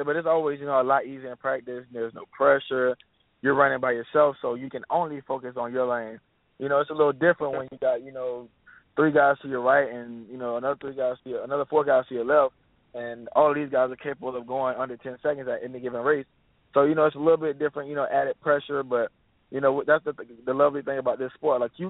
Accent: Orlando, Florida, United States; It's my hometown. You know, I'm from Orlando, Florida.

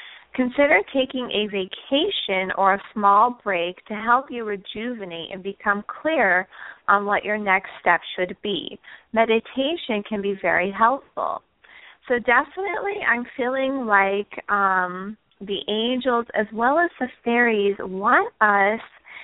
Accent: Nevada, United States; By the way, I'm from Nevada

